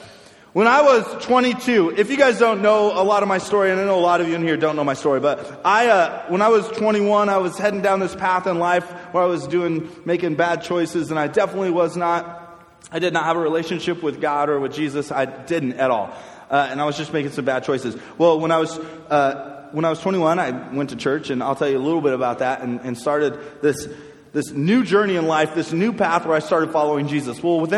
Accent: Arizona, United States; You guys realize, like, people from Arizona don't have an accent, right? Like, we just straight speak

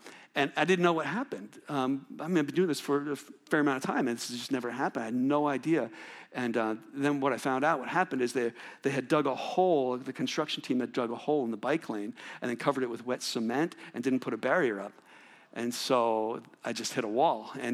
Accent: New Jersey, United States; And I grew up in New Jersey, so we didn't have a lot of stampedes

